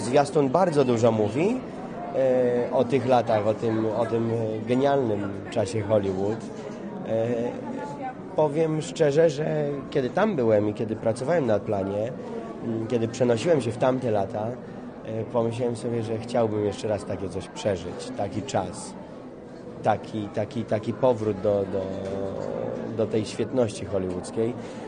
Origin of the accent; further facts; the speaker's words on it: Kraków, Lesser Poland, Poland; born there; also born or lived in Kielce; urodziłem się w Krakowie, potem mieszkałem w Kielcach, a skończyłem Akademię Teatralną w Warszawie, więc wróciłem.